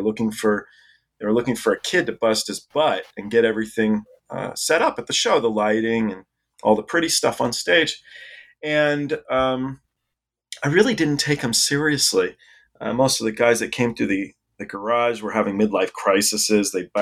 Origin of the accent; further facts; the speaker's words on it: England, United Kingdom; born there; And my dad was English as well. I was born in England.